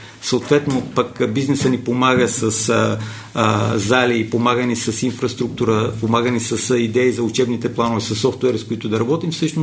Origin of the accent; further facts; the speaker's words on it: Sandanski, Blagoevgrad Province, Bulgaria; Моя път е като на всяко едно момче от провинцията. Аз съм от Сандански.